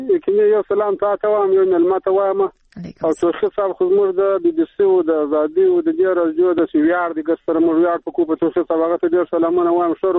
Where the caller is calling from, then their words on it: Kandahar, Afghanistan; هم له کندهار ولایت